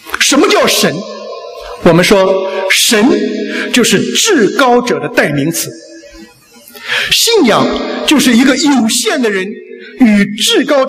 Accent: Qingdao, Shandong, China; 我们青岛人说话叫他草鸡了啊，把你搞草鸡了

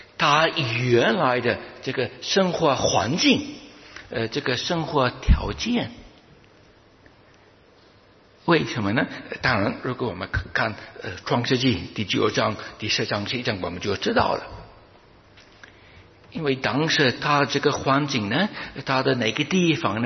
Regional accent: China; 哇，对我们中国人来讲，这是一个大的挑战，是不是？我们好像做不到。怎么可以离开父母呢？

